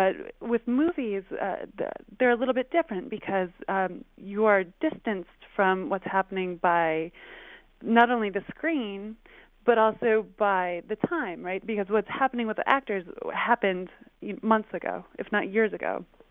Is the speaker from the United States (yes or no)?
yes; Cooperstown, New York, United States; but I grew up in Cooperstown, New York, and there's Glimmerglass there.